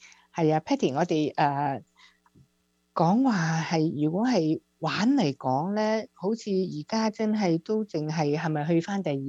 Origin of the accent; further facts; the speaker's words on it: Guangdong, China; accent: Cantonese; 我哋广东话咧真系好多歇后语啊